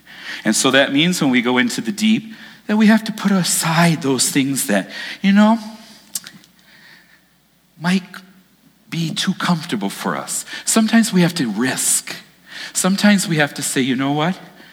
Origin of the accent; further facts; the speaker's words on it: Michigan, United States; also born or lived in Japan; I said, I need water. I'm from Michigan. I'm a Michigander.